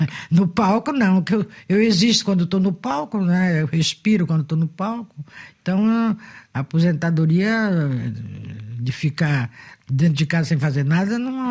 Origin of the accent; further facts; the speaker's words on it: Belém, Pará, Brazil; also born or lived in Acre; Inclusive em Belém, que eu sou de Belém, né? A família mora em Belém, no Pará. Mas eu nasci no Acre.